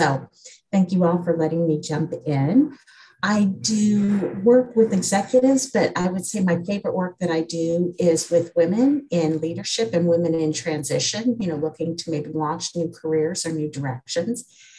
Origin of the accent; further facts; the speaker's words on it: Denver, Colorado, United States; But I'm actually from Denver, Colorado, and have been coaching for many years